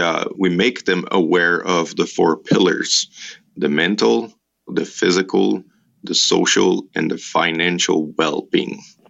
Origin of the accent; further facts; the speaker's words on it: Italy; accent: Italian; English is a second language; I'm sorry for my Italian accent